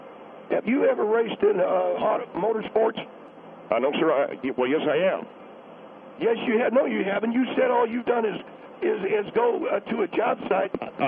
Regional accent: the South, United States; Mr. Henry, I've been in Florida. I come from the South. I know how hard it rains.

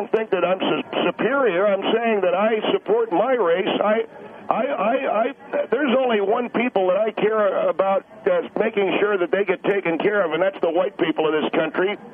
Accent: California, United States; as a conservative of Kern County, and that is in every sense of the word, I was born and raised in the Central California Valley.

